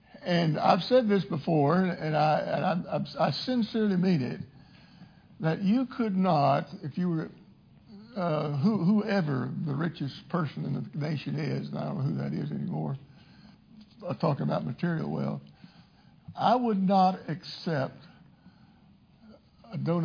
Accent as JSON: {"language": "English", "region": "Texas", "country": "United States", "tie": "born or raised there", "said": "I know when I was growing up in Jefferson County, Texas, my dad came to me one day"}